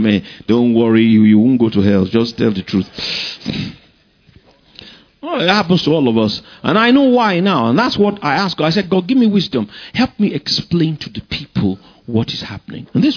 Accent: Lagos, Nigeria; now in Ibadan, Nigeria; We don't have a lagoon here in Ibadan, but if I grew up in Lagos, so I used to go to the bar beach when I was a kid.

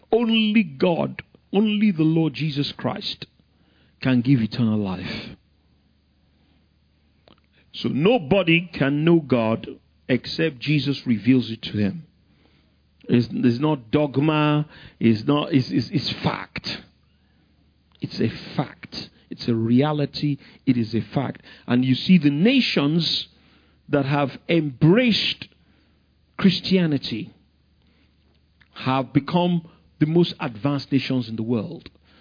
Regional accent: London, United Kingdom; He preached the same church I grew up in London.

